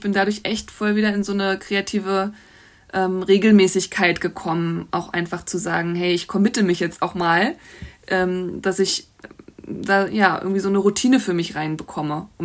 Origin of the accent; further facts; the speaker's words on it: Brandenburg, Germany; Ich bin in Brandenburg groß geworden, in Teltow-Fleming, einer Kleinstadt, und habe dann in Berlin meine Ausbildung zur Grafikdesignerin gemacht.